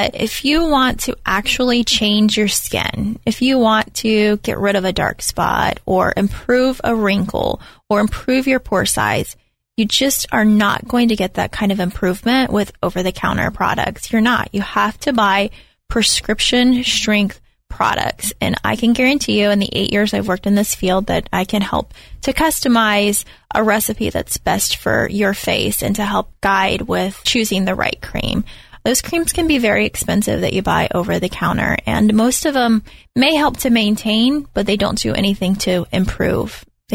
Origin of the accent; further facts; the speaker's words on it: Dade City, Florida, United States; my husband and I both grew up in a small town. We grew up in Dade City, so we're not too far away from Dade City.